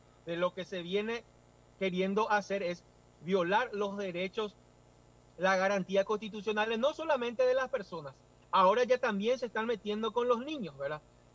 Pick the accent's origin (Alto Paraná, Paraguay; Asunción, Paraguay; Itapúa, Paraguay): Alto Paraná, Paraguay; Nosotros somos de Alto Paraná. Alto Paraná está muy preocupado y está muy ocupado, ¿verdad?